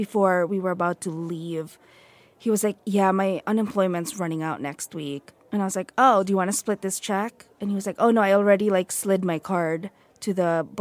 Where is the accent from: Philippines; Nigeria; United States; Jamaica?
Philippines; I grew up in the Philippines